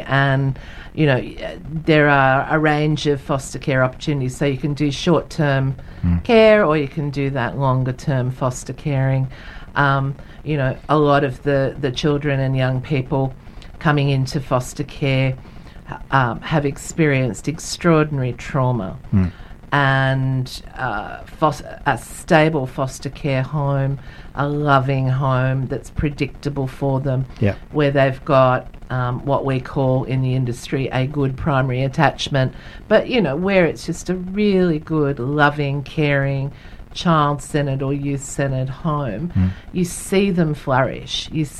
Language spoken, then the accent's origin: English; New South Wales, Australia; now in Victoria, Australia; I come from New South Wales where you pay foster carers.